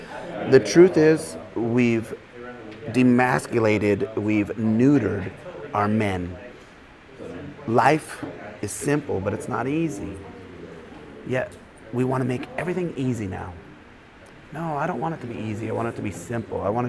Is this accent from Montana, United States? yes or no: yes; Montana, United States; also born or lived in Boise, Idaho / Alaska; So I'm from Boise, Idaho, originally Montana, via Alaska, so all big country, right?